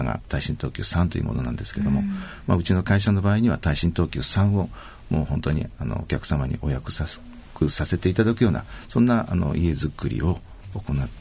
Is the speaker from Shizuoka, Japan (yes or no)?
yes; Shizuoka, Japan; まあ二人とも静岡の出身なんですが、まずその妻も東京で仕事してまして。